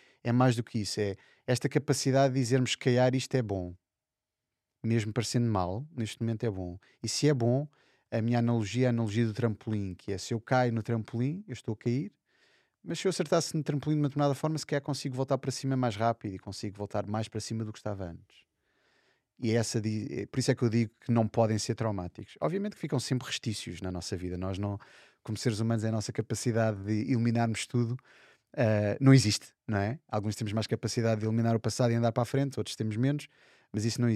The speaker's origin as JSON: {"language": "Portuguese", "country": "Portugal", "also_born_or_lived": "Madrid, Spain", "moved": "yes", "said": "Eu saí de Portugal, eu já tinha trabalhado em Paris e em Madrid, e voltei a Portugal e depois saí de Portugal em 2003, portanto faz 20 anos este ano."}